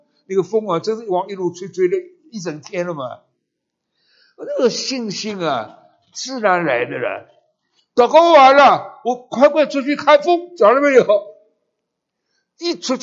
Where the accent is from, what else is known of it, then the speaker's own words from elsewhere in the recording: Taiwan; 中国和我们台湾人最可怕的战争是金门炮战，你们知道吧？